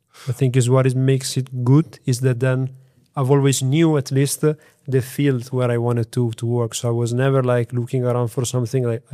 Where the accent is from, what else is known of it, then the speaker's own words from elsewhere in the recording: Lugo di Romagna, Emilia-Romagna, Italy; English is a second language; I come from Emilia-Romagna, so it's the Italian region. I come specifically from the province of Ravenna. From a very small city, but is actually still, connected to the car industry. Because actually, my hometown is called Lugo di Romagna